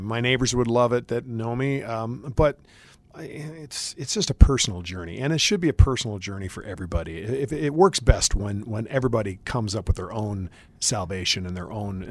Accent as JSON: {"language": "English", "region": "Wisconsin", "country": "United States", "said": "but I'm not a beer drinker, even though I'm from Wisconsin."}